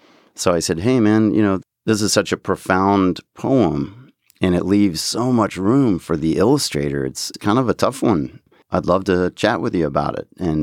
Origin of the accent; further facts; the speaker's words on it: Lexington, Kentucky, United States; also born or lived in Missouri; now in Cincinnati, United States; I was born in Missouri, grew up in Lexington, Kentucky, now I live in Cincinnati my adult life.